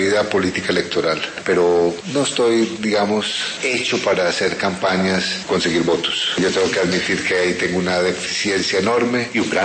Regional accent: Colombia; como un colombiano que no perderá la esperanza

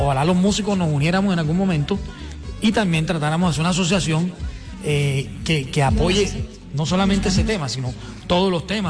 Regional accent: Colombia; yo soy colombiano, aquí vivo, aquí registro las canciones.

